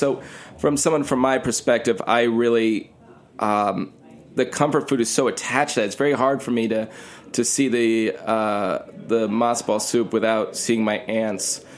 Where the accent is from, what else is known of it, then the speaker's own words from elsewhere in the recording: New York City, New York, United States; I grew up in New York my whole life. I'm a New Yorker.